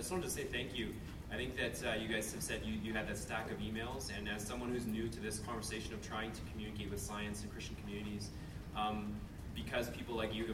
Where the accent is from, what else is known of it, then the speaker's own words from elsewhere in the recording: Canada; I'm a Canadian, and so I'm sorry.